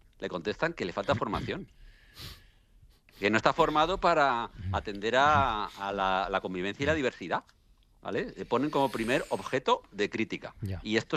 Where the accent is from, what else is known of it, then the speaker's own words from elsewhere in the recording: Castilla-La Mancha, Spain; Que pues yo soy de Castilla-La Mancha